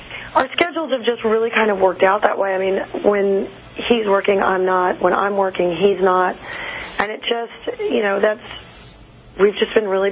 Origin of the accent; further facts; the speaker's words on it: Texas, United States; No. What? I'm from Texas. Oh. No.